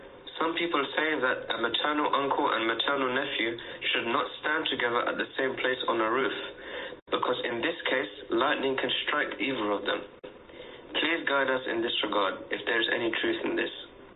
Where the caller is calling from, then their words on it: London, United Kingdom; I'm calling from London.